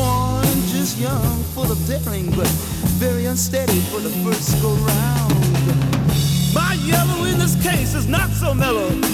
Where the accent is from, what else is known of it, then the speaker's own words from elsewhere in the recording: Quebec, Canada; now in Lyon, France; Je viens du Québec, j'habite maintenant à Lyon